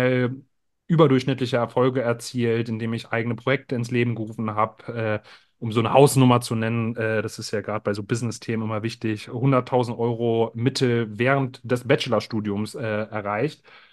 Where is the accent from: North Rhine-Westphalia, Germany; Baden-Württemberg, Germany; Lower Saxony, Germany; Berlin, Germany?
Berlin, Germany; komme gebürtig aus Berlin-Kreuzberg, bin dann recht schnell in Neukölln aufgewachsen